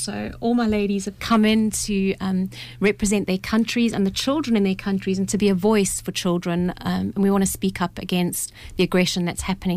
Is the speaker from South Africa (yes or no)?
yes; South Africa; now in Cambridge, United Kingdom; originally from South Africa, now living in Cambridge.